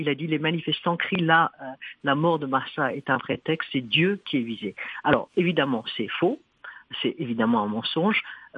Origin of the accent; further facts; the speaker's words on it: Iran; now in France; en tant que franco-iranienne, maintenant en France, en tant que française